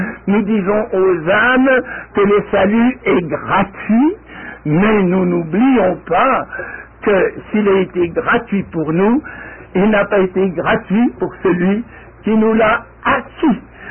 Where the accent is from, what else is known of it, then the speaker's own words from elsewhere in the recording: Switzerland; je viens de Suisse où il y a beaucoup de chutes d'eau